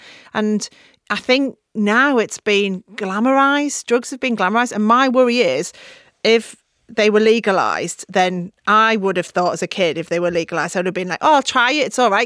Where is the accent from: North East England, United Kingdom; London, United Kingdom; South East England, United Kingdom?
North East England, United Kingdom; Middlesbrough; when I was growing up in Middlesbrough, the drugs sector was pretty booming, and so was the prostitution.